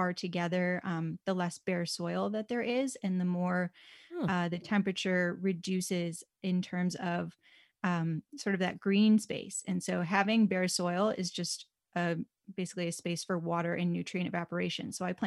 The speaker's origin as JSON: {"language": "English", "region": "Illinois", "country": "United States", "tie": "born or raised there", "also_born_or_lived": "Atlanta", "moved": "yes", "lives_now": "Boise, United States", "said": "I grew up in Illinois. I moved down to Atlanta about 10 years ago. I was in really humid climates before Boise."}